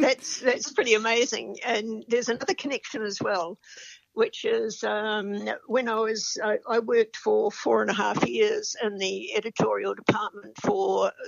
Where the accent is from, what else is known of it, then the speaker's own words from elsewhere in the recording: Masterton, Wellington, New Zealand; I didn't cross paths with Barry as I was growing up in Masterton, although we went to the same college.